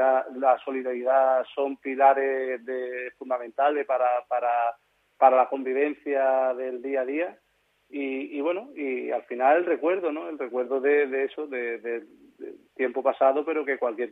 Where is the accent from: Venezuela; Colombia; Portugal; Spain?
Spain; Los Corrales; Yo siempre he alardeado de ser de los Corrales y siempre creo que he sido un buen embajador de mi pueblo